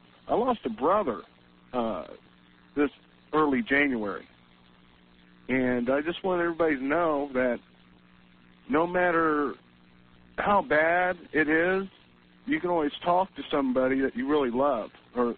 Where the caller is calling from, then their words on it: Dayton, Ohio, United States; from Dayton, Ohio in L.A.